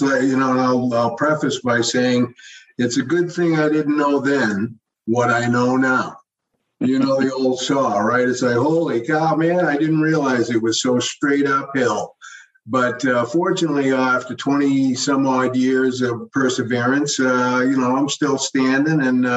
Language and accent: English; Old Orchard Beach, Maine, United States; I bought a joint in my hometown of Old Orchard Beach, Maine. 7 Mile Sandy Beach Summer Resort.